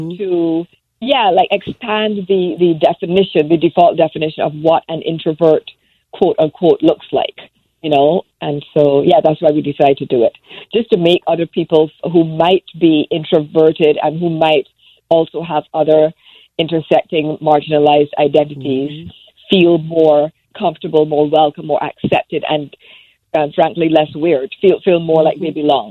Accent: Barbados; now in United States; It actually became clearer to me once I moved from Barbados to the United States.

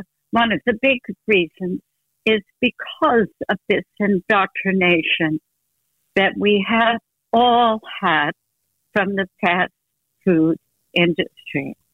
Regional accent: New Jersey, United States; Because when I grew up in New Jersey in the 50s.

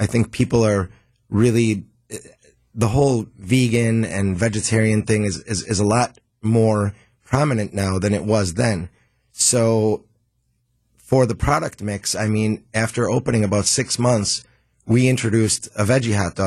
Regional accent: Milwaukee, Wisconsin, United States; Born and raised in Milwaukee.

